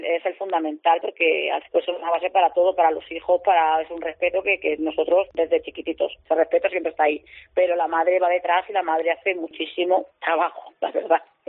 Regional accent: Spain; no somos una raza, somos personas como todo el mundo, españoles también, que se creen que no somos españoles

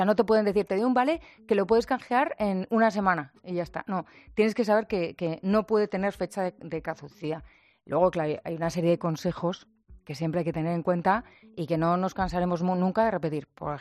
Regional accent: Baños de la Encina, Andalusia, Spain; Mi pueblo, Baños de la Encina.

